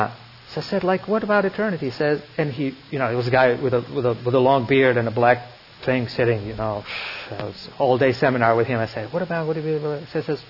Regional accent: Croatia; I grew up in Croatia, and I was sort of Marxist country

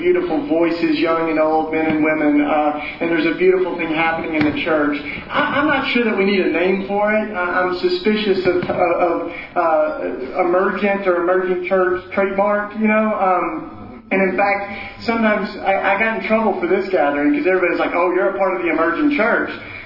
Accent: Tennessee, United States; I'm from East Tennessee. That's why I talk funny. And I went to college in Philly.

